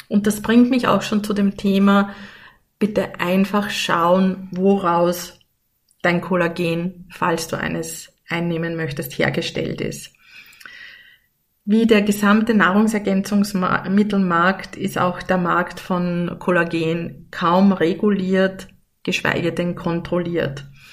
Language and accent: German; Upper Austria, Austria; ich komme aus Oberösterreich, aus dem Mühlviertel.